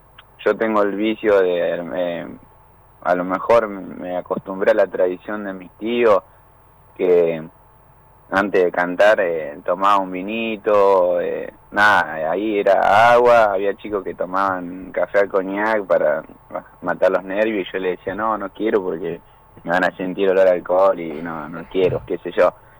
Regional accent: Brinkmann, Córdoba, Argentina; soy de Brinkman, provincia de Córdoba.

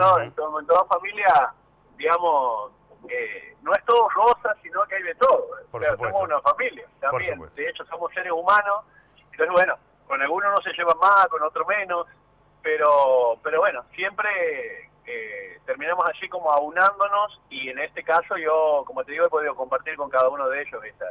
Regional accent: Argentina; lo que somos como argentinos, lo que significa para nosotros Argentina

